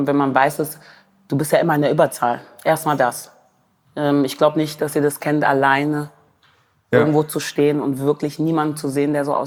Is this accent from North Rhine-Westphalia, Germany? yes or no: yes; Wermelskirchen, North Rhine-Westphalia, Germany; Weil ich komme aus dem Dorf, Wermelskirchen.